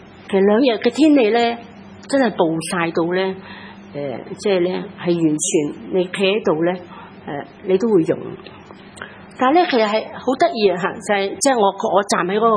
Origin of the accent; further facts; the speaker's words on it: Hong Kong; 其实我们香港人所经历的都是令到我们感到很失望，很灰心，很绝望